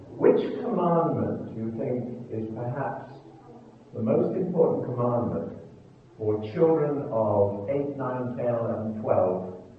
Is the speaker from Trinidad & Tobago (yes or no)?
no; South Africa; now in United States; When we came from South Africa, we did not bring our South African GPS with us because we would have had to put all of American maps on it.